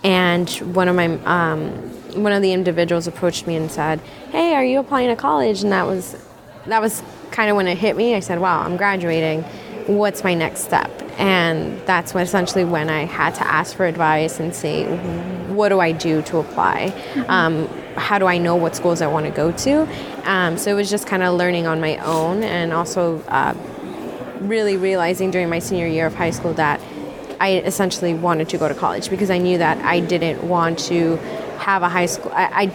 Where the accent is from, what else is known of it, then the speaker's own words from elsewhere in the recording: Homestead, Florida, United States; born there; I was born in Homestead, Florida. Mm-hmm. I was born in December 31st, 1994.